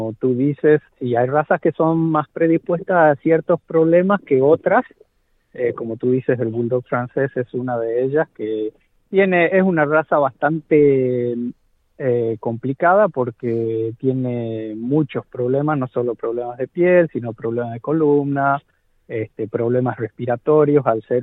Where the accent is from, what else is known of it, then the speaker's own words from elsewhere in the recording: Argentina; A diferencia de lo que yo veo, por ejemplo, en mi país, en Argentina